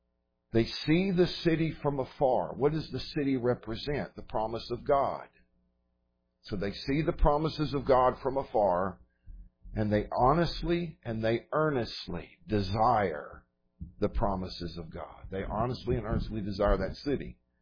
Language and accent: English; Dallas, Texas, United States; Okay, I was raised in Dallas. Dallas is a big city, and my grandfather was an influential guy with the banks in Dallas.